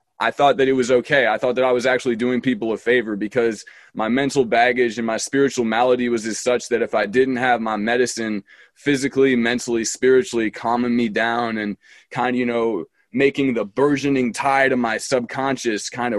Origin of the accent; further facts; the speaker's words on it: Washington, District of Columbia, United States; And I was born and raised in Washington, D.C., but Vermont's always been close to my heart.